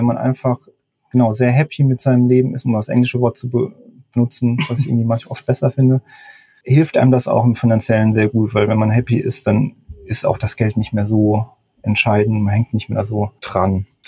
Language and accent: German; Mannheim, Baden-Württemberg, Germany; now in Hamburg, Germany; Ich komme eigentlich aus der Mannheimer Gegend, wo es sehr warm ist.